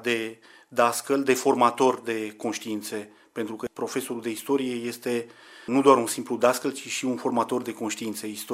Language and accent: Romanian; Bucharest, Romania; Sunt născut în București, am copilărit în București, dar și în zona rurală de unde provin bunicii mei materni.